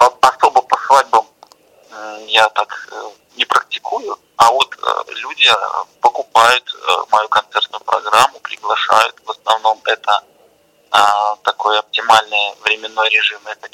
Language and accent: Russian; Mogilev, Mogilev Region, Belarus; Конечно, в родном городе это чаще случается